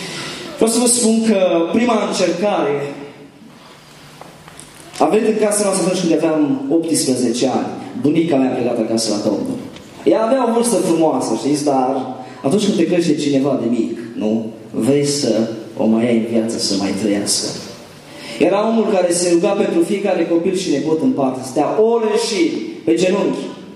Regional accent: Transylvania, Romania; now in Bucharest, Romania; Eu vin din România, din București. Nu sunt bucureștean, adică sunt Ardeal, dar de 10 ani de zile Dumnezeu m-a așezat acolo.

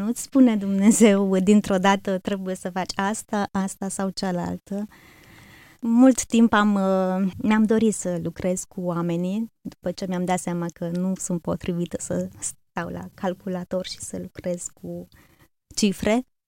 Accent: Suceava, Suceava County, Romania; Eu sunt din Suceava, aici m-am născut în urmă cu 37 de ani, într-o familie de credincioși, mai am doi frați și trei surori, eu sunt a treia. Am frecventat de mic împreună cu familia mea Biserica Penticostală

